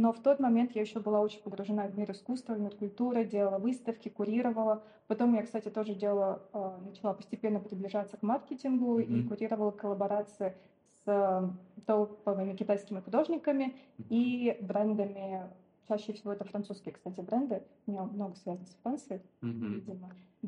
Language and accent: Russian; Moscow, Russia; Я из Москвы и заканчивала Московский университет истории искусств.